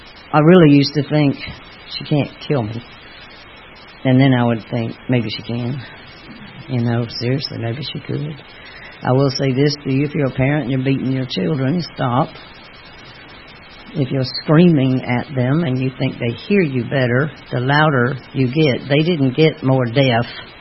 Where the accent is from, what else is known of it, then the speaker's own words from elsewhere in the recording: Atlanta, Georgia, United States; So I grew up in Atlanta, and my daddy ran the motor pool at Fort Mac.